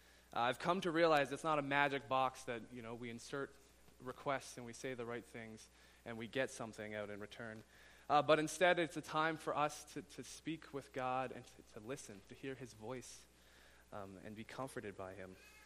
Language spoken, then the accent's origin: English; Calgary, Alberta, Canada; I'm from Calgary, and you know, we get Chinooks down there all the time